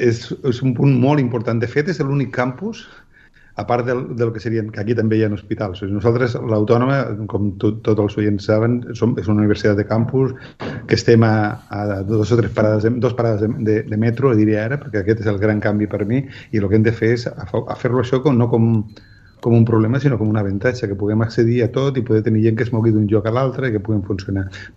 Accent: Catalonia, Spain; Jo no soc sabadellenc, però he anat molt i he estat molt perquè soc del Vallès

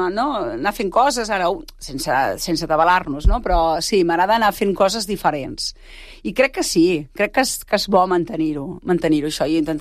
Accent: Berga, Catalonia, Spain; I això, potser perquè sóc de Berga, per mi és el que més m'agrada.

